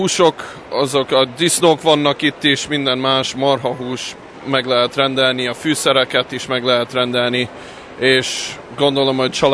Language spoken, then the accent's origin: Hungarian; Hungary; Persze, magyarok vagyunk, ez egy része a kultúrunknak, meg a hagyományunknak